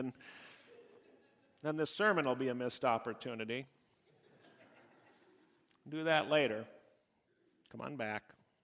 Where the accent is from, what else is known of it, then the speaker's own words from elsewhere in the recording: Loveland, Colorado, United States; a choir based in Loveland, my hometown there in Colorado, that was going on tour all summer throughout the United States.